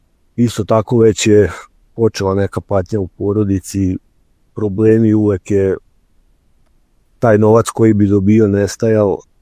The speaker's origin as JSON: {"language": "Serbian", "region": "Vojvodina", "country": "Serbia", "said": "i iz Kutoga sam. To je jedno mesto 10 km od Novog Sada."}